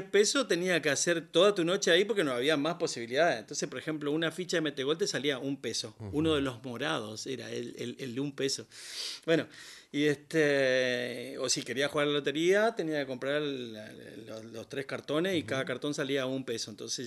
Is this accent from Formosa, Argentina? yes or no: yes; Las Lomitas, Formosa, Argentina; Yo soy de Las Lomitas, La Lomita es un pueblo, era chiquito en ese momento, ahora ya le dicen ciudad, digamos, uh-huh. ¿no? Estaba a 300 kilómetros de la capital.